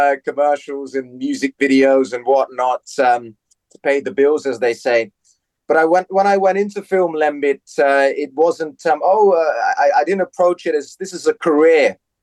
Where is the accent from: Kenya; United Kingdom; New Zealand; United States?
United Kingdom; London; So growing up in West London